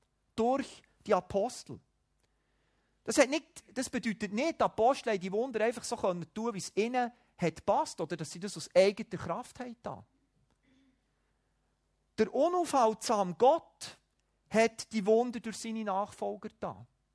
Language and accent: German; Switzerland; Ich würde sagen, als Schweizer hat man früher gesagt, wir reden alles nur nicht über Geld, aber über den Glauben reden wir meistens auch nicht.